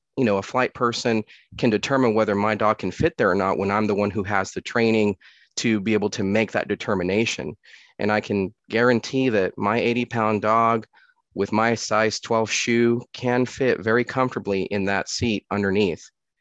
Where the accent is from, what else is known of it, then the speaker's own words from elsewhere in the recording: Houston, Texas, United States; I'm from Houston, Texas.